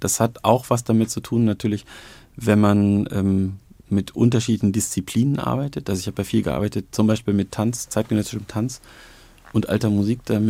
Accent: North Sea coast, Germany; und ich bin an der Nordseeküste groß geworden

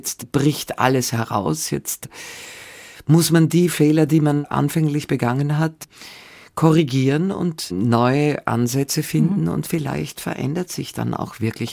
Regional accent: Greece; Das waren so die Andock-Momente an meine Heimat wieder zurück. Und immer wieder, ja, kommt so bei mir so die... Ach, gehe ich zurück nach Griechenland

